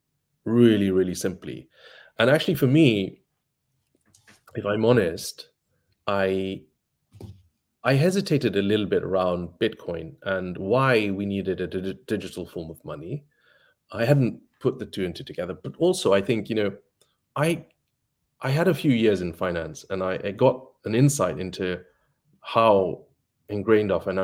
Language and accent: English; Kenya; when I grew up in Kenya